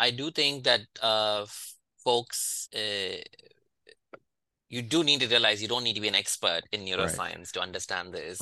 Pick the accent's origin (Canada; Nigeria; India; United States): India; So I grew up in India, but we didn't do any tarot.